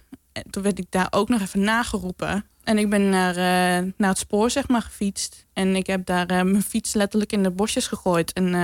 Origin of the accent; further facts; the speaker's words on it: eastern Netherlands, Netherlands; En ik werd eigenlijk vrij snel gepest vanwege mijn accent. Er werd aan mij gevraagd, kom je uit een ander land of zo? En toen zei ik van, nee, gewoon uit Nederland. Ik zei, uit het oosten, hè?